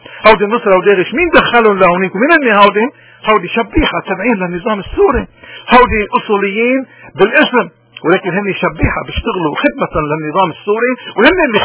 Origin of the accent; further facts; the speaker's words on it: Lebanon; بلدنا لبنان